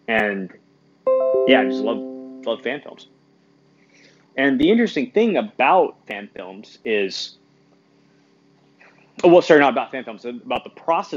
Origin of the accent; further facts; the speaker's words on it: Hong Kong; those OVA anime titles from the 90s that I watched growing up in Hong Kong.